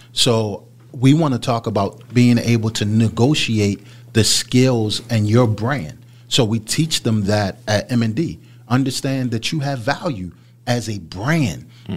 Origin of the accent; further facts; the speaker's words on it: Baltimore, Maryland, United States; I'm from West Baltimore, born and raised.